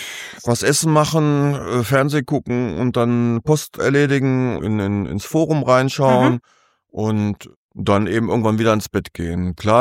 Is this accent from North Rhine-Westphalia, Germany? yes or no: yes; North Rhine-Westphalia, Germany; ich komm aus dem Ruhrgebiet